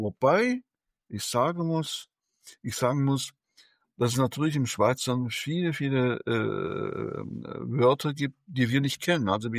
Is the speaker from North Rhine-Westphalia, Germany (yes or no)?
no; Stuttgart, Baden-Württemberg, Germany; Ich bin in Stuttgart aufgewachsen, ich bin ein Schwab.